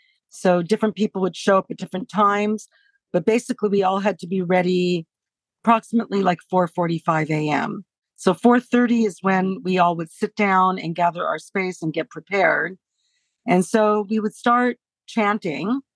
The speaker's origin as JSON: {"language": "English", "town": "Hollywood", "region": "California", "country": "United States", "tie": "born or raised there", "said": "living in, growing up in Hollywood."}